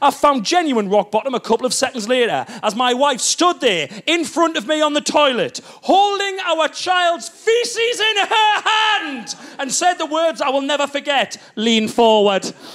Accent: North East England, United Kingdom; accent: Geordie; presumably they heard my accent and thought, he's a Geordie, so therefore a racist.

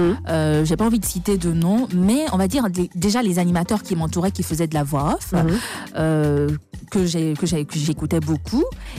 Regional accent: Benin; chez moi, au Bénin.

